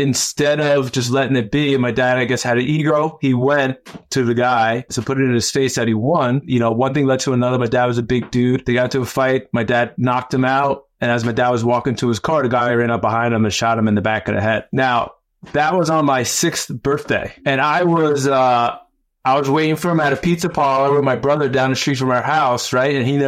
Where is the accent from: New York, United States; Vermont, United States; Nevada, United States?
New York, United States; New York City; So I grew up in the Bronx in New York City.